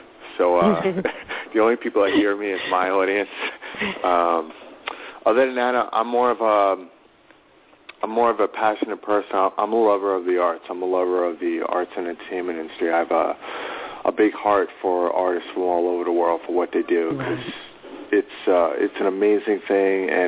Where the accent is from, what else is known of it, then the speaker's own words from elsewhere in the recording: East Meadow, New York, United States; also born or lived in Howard Beach, Queens; Originally, I'm from Howard Beach, Queens. My family moved me out to Long Island, East Meadow, more of my childhood into my teenage years. Went to East Meadow High School.